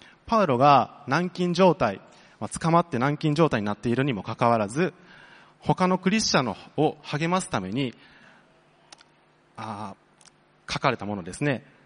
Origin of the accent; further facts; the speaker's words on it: Sakai, Osaka, Japan; accent: Osaka dialect; 私は先ほども紹介にあったように大阪府の堺市で生まれ育ちました。おそらくというよりかは確実に大阪弁がこのメッセージの中で出てくる、